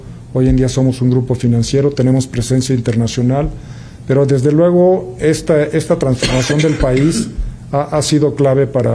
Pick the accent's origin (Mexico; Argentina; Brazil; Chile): Mexico; somos más los mexicanos los que estamos un poco más asustados